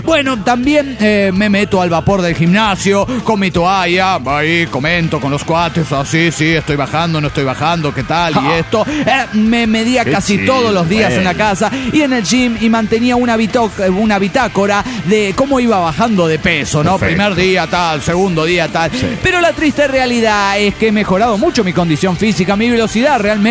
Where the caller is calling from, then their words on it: New York, United States; de New York.